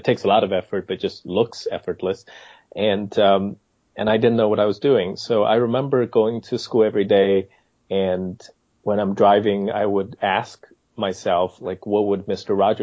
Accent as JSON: {"language": "English", "country": "China", "tie": "born or raised there", "second_language": "English", "moved": "as an adult", "lives_now": "Pittsburgh, United States", "said": "when you were growing up in China. So anyhow, in 1999, I came to Pittsburgh to study child psychology in a doctoral program at Carnegie Mellon University."}